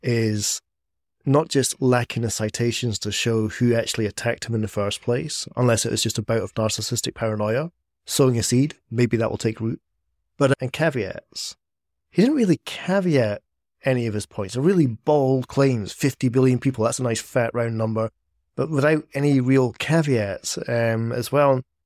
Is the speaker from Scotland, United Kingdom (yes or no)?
yes; Scotland, United Kingdom; I'm Scottish. I don't need to be told to be pessimistic. It's in my fucking blood.